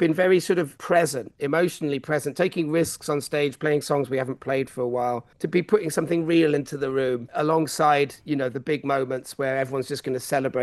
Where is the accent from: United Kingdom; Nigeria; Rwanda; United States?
United Kingdom; Manchester, North West England; I'm from Manchester, and when I play my hometown, that's a big thing. It's a no-nonsense town. It's gritty, it's real